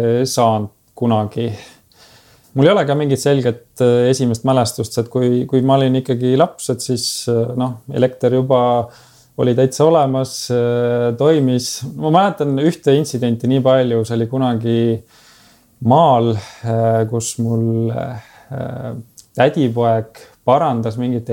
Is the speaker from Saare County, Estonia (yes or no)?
yes; Kuressaare, Saare County, Estonia; ma kasvasin üles Kuressaare linnas Pärna tänaval.